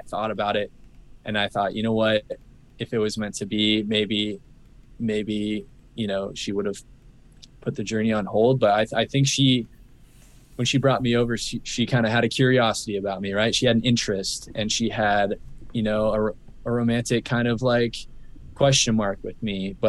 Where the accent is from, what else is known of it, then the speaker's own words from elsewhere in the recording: Phoenix, Arizona, United States; We grew up in Arizona in Phoenix.